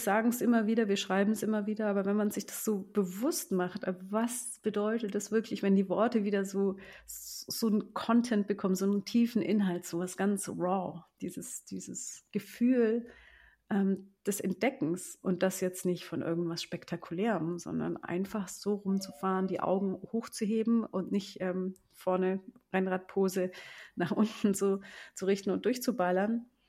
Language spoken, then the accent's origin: German; Munich, Bavaria, Germany; Ich bin viel auf der Welt unterwegs, aber München ist meine Heimatstadt.